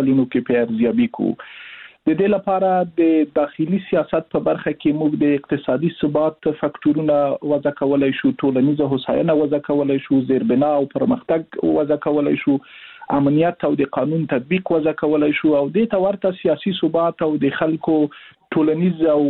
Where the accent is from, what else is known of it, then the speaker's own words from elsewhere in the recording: Afghanistan; زه د یو افغان په توګه کوم چې ښه د افغانستان راتلونکی زه دوه کال وروسته څنګه وینم